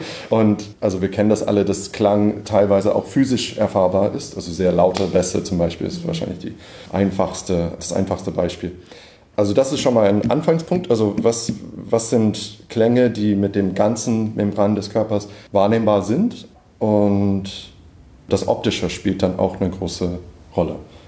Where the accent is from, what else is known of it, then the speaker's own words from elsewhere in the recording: United States; now in Berlin, Germany; ich wohne in Berlin, ich komme aus den USA, bin Ende 30